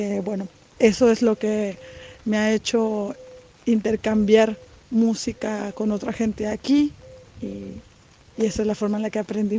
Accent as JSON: {"language": "Spanish", "town": "Guadalajara", "region": "Jalisco", "country": "Mexico", "said": "vengo de Guadalajara, de México"}